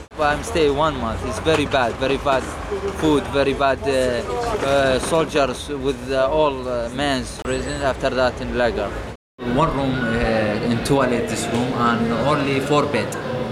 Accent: Iraq; English is a second language; moved away; I am from Iraq. Iraq now very problem, dangerous cities in Iraq.

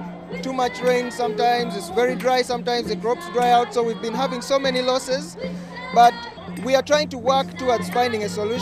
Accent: Uganda; I come from Uganda. I am a community activist for climate change.

